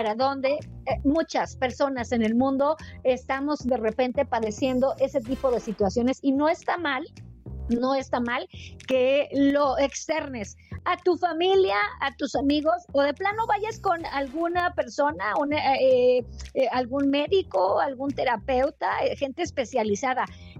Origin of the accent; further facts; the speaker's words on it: Mexico City, Mexico; now in Los Cabos, Mexico; Aquí andamos, chilanga banda, porque yo sé que la zona de Los Cabos, pues la neta, lo que viene siendo, habemos muchos chilangos.